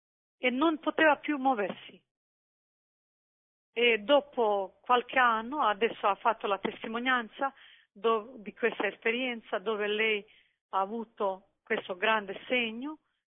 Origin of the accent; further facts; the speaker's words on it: Croatia; Italian is a second language; now in Italy; mi sono sposata in Italia e la mia vita è legata con Italia, amo Italia, nonostante che sono croata nel mio cuore, ma anche una parte del mio cuore è anche italiano.